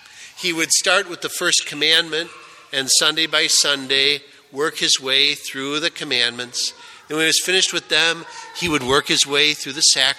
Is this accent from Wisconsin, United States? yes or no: yes; Janesville, Wisconsin, United States; when I was a boy growing up in Janesville